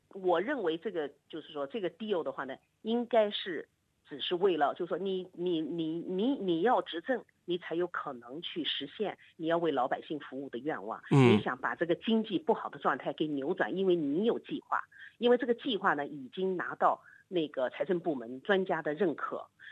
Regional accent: China; moved away as an adult; 我们是从大陆来的，我们是有原来都没有什么宗教信仰的

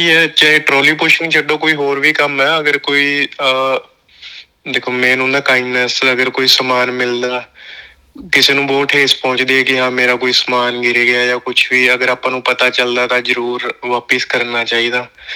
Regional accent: Ballra, Punjab, India; moved away as an adult; now in Australia; ਪੰਜਾਬ ਤੋਂ ਮੇਰਾ ਜ਼ਿਲ੍ਹਾ ਸੰਗਰੂਰ ਪੈਂਦਾ ਜੀ, ਤੇ ਪਿੰਡ ਮੇਰਾ ਹੈ ਬੱਲਰਾ, ਮੂਣਕ ਦੇ ਲਾਗੇ ਪੈ ਜਾਂਦਾ, ਤਹਿਸੀਲ ਮੂਣਕ ਪੈਂਦੀ ਹੈ ਮੈਨੂੰ

